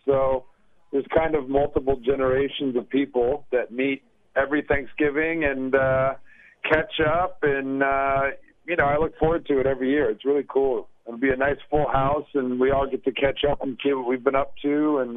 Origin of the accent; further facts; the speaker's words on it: Springfield, Missouri, United States; Yes, sir. Born and raised in Springfield.